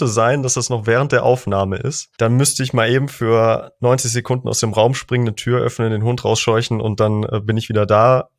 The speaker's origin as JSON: {"language": "German", "region": "North Rhine-Westphalia", "country": "Germany", "tie": "born or raised there", "said": "Ich bin aufgewachsen am Niederrhein"}